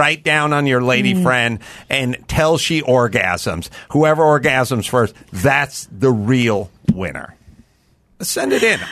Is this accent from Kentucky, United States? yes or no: no; North Hollywood, California, United States; Growing up in North Hollywood.